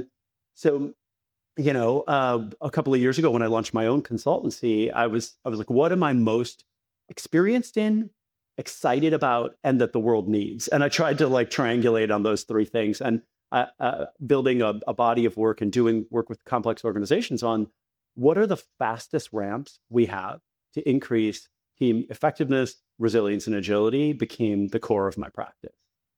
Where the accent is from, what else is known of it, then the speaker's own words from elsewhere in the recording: Chicago, Illinois, United States; My parents are immigrants from India, and I grew up in Chicago. The place they could afford to buy a house was a very underserved community at the northern edge of the city.